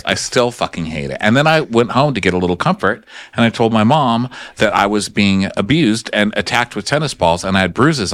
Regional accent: Texas, United States; I grew up in Texas. It's hot as fuck over there

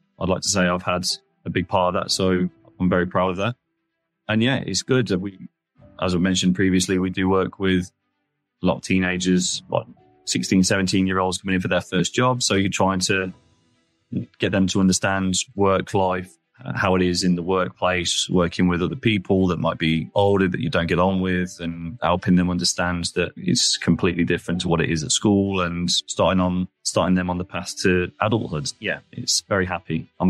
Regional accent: Nuneaton, West Midlands, United Kingdom; moved away as an adult; now in Spain; So, yeah, I'm originally from the Midlands in England, a town called Nuneaton.

